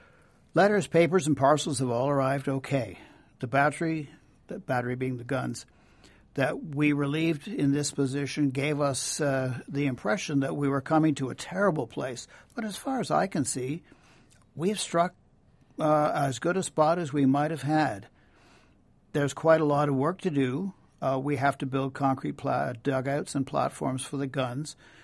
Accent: Toronto, Ontario, Canada; now in Prescott, Canada; I grew up in Toronto, went to University of Toronto, taught for 4 years in Toronto, so that's pretty remote.

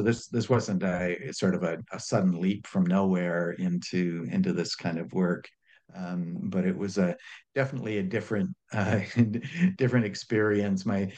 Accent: Ontario, Canada; I was born in Northern Ontario and grew up there, and in Eastern Ontario, mostly rural communities.

